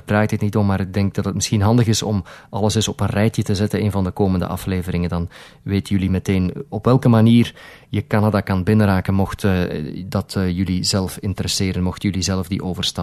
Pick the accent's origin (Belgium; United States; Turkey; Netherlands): Belgium; Flanders; als Vlaming, als Belg, dat is eigenlijk toch nog een deftige straat